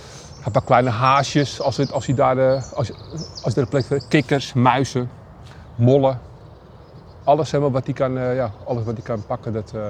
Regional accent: Amsterdam, North Holland, Netherlands; born there; Ja, maar ik heb als kind, als Amsterdammer, waar ik geboren ben, ik ken die plek wel

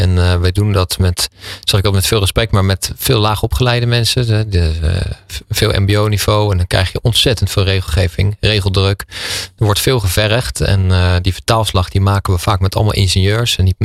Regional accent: The Hague, South Holland, Netherlands; now in Delft, Netherlands; Ik kom uit Den Haag. Ik ben Den Haagenees

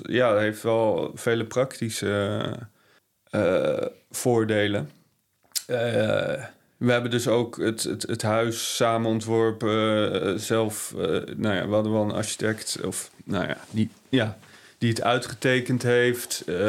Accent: Hilversum, North Holland, Netherlands; En ik ben zelf opgegroeid in Hilversum. Dus ik had eerlijk gezegd niet echt een hoge pet op van Almere.

